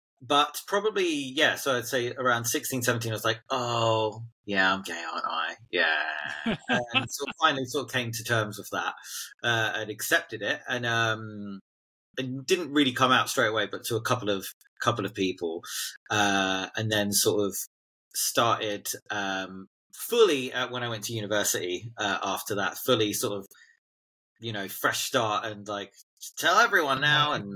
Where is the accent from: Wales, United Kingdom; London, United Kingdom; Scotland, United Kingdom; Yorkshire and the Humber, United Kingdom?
London, United Kingdom; So I grew up in London